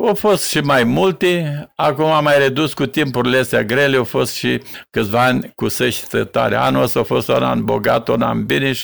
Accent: Botoșani, Botoșani County, Romania; now in Vatra Dornei, Romania; Locuiesc în Vatra Dornei, mâine de emoții. Sunt din Botoșani. Acolo am gospodăria de capre și oi.

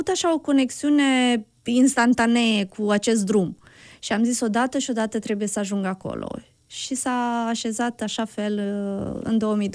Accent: Dorohoi, Botoșani County, Romania; pentru că eu acolo am crescut în Dorohoi.

